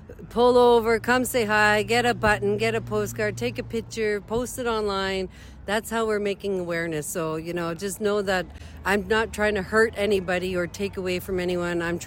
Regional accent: Timmins, Ontario, Canada; now in North Bay, Canada; I live in North Bay, Ontario now. I've been there for a few years now. But I grew up in Timmins, Ontario, which is a northern community as well as in Ontario.

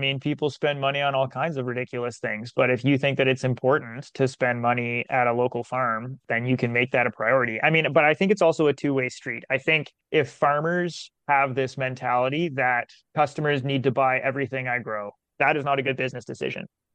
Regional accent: Canada; I just grew up in Canada and I'm a Canadian citizen, and I'm going to try and make it work here.

